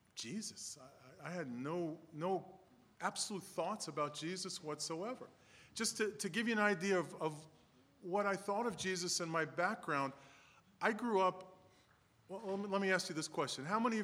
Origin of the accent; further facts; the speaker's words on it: Brooklyn, New York, United States; accent: Brooklyn; Bensonhurst in Brooklyn, and I've spent the better part of 50 years trying to lose my Brooklyn accent.